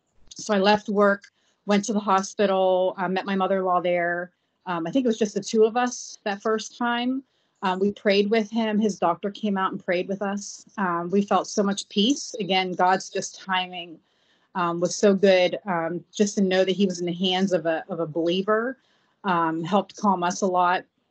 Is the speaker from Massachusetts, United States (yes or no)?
no; Beaver Falls, Pennsylvania, United States; I grew up in Beaver Falls, born and raised. And when I was younger, when I was probably about in first grade, my parents moved on to 11th Street Hill in Beaver Falls.